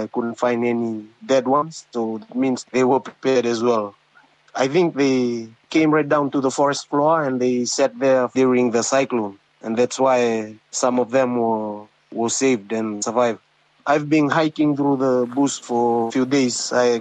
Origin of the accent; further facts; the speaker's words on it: Yadua Island, Northern Division, Fiji; I am from Yandua Island, the island next to Yandua Tamba.